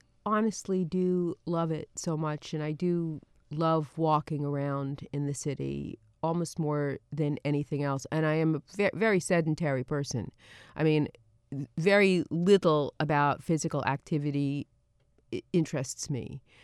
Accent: Brooklyn, New York, United States; even though I grew up there, I didn't grow up in Manhattan, I grew up in Brooklyn.

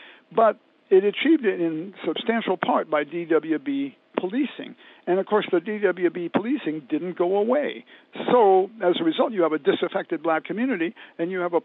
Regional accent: Decatur, Illinois, United States; I grew up in Decatur, Illinois, which is right in the middle of the state.

